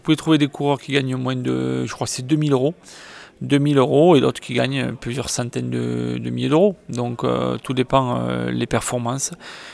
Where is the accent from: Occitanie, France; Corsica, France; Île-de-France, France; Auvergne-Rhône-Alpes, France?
Occitanie, France; C'est d'aller plus loin dans la nature, découvrir la nature, par chez moi dans le Tarn